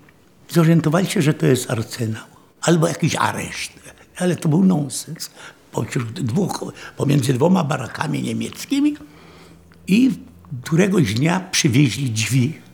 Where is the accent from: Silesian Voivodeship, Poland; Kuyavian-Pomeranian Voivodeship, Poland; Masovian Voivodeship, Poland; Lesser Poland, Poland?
Silesian Voivodeship, Poland; Częstochowa; born there; Mówię, Częstochowa, Warszawa, Opatów, bo ja jestem urodzony w Częstochowie.